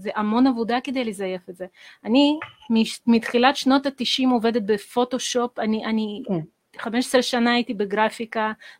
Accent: Riga, Latvia; now in Israel; אני גדלתי בריגה, ואצלנו פסי חשמליות ככה היו

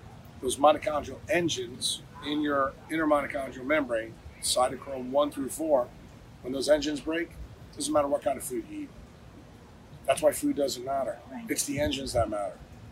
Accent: New York City, New York, United States; Like where I grew up in New York City on 3rd Avenue and 79th Street

